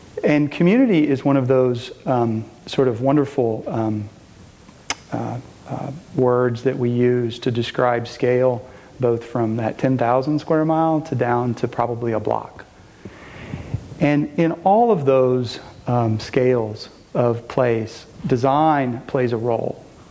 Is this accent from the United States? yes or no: yes; Kilgore, Texas, United States; I am not from Dallas. I'm from a small town in East Texas. Kilgore is where I went to high school. Our family farm is between Troop and Henderson in a little place called Henry's Chapel. I'm a sixth generation Texan